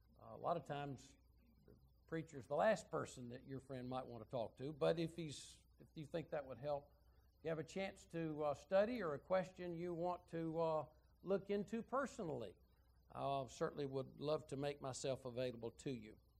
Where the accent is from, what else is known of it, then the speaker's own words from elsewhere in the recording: Phenix City, Alabama, United States; We're from Phoenix City, Alabama. It's a little town just across the river from Columbus, Georgia